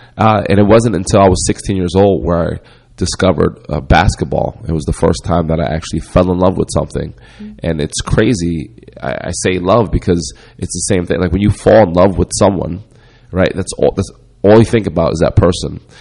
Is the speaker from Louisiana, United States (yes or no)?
no; Rockaway, New Jersey, United States; also born or lived in Passaic, United States; Because we moved from Passaic, New Jersey, which was inner city, to Rockaway, New Jersey, which was not inner city, and there's no sidewalks.